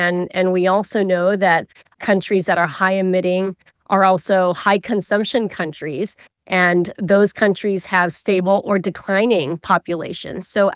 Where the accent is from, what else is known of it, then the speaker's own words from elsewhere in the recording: Pakistan; now in United States; So the patterns that we see in my home country of Pakistan